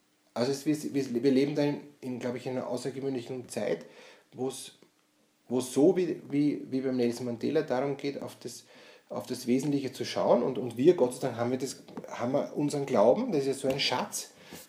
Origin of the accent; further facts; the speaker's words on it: Austria; Haben wir die Lektion noch nicht gelernt als Österreicher?